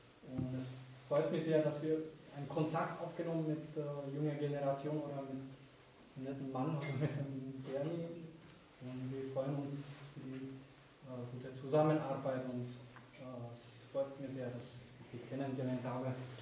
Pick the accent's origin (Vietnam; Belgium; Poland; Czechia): Vietnam; German is a second language; now in Austria; Also die Namen müssen Sie nicht merken. Ich komme ursprünglich aus Vietnam. Ich bin 2 Jahre in Österreich.